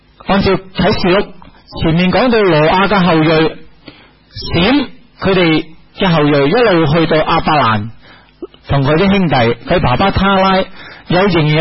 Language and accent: Cantonese; Hong Kong; 我们香港人叫这个做伊世单